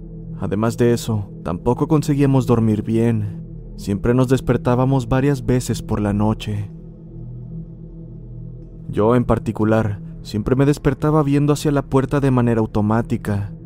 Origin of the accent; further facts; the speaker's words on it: Venezuela; now in Brazil; Soy de Venezuela, pero vivo en Brasil.